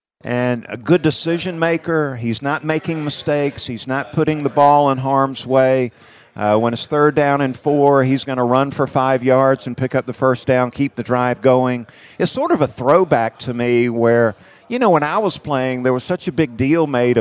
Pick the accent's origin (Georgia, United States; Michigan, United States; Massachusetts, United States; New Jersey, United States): Georgia, United States; I grew up in South Georgia, and I was a fan of all college football, man.